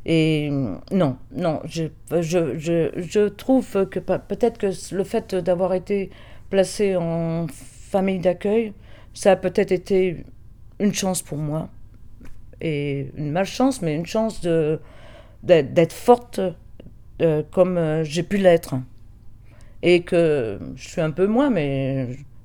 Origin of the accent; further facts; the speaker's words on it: Quebec, Canada; now in France; je pense que si je suis partie du Québec, c'est que j'ai fui certainement mon passé pour essayer de me donner une deuxième chance de revivre différemment que tout ce passé qui me traînait des familles d'accueil.